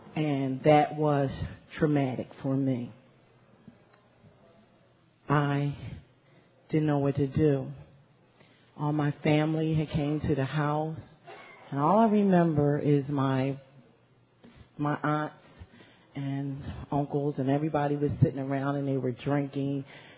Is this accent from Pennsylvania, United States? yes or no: yes; Philadelphia, Pennsylvania, United States; I am an alcoholic. Hi, everyone. I'm from Philadelphia, and my home group is the Parkside Group.